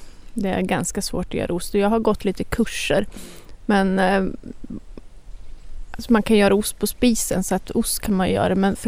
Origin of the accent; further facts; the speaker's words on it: Norrland, Sweden; Jag är uppväxt i Norrland, men min mors släkt är från Skåne. Så de ägde den fastigheten som jag nu bor på.